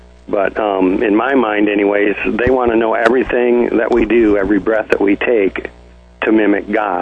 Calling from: Ohio, United States

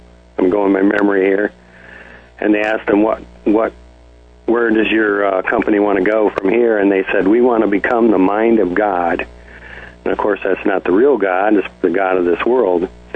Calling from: Ohio, United States

